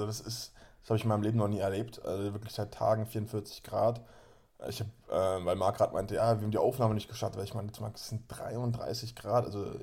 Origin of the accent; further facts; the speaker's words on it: Berlin, Germany; klar, jetzt komme ich auch aus Berlin, aber das habe ich noch nie erlebt.